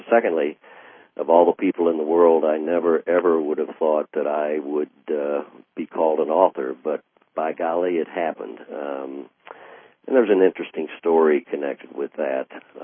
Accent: Columbus, Indiana, United States; when I was a little guy growing up in Columbus, Indiana, every beautiful day that you just mentioned with the sunshine out

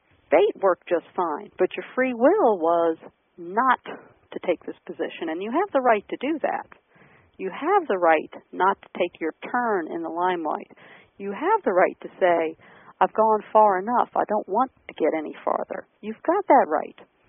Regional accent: Maryland, United States; accent: Southern Maryland; Here's my Southern Maryland accent coming out.

